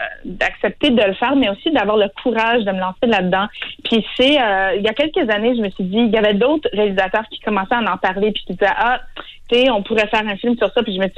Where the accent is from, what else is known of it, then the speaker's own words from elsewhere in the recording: Welland, Ontario, Canada; moi, je suis une franco-ontarienne qui vient d'une petite ville en Ontario qui s'appelle Welland, qui est juste à côté de Niagara.